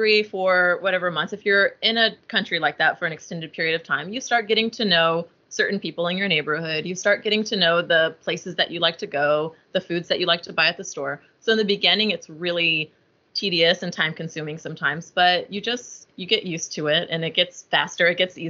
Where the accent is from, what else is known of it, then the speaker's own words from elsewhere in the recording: Dallas, Texas, United States; I'm from Dallas, Texas, so I don't know if that helps anybody gauge kind of like cost of living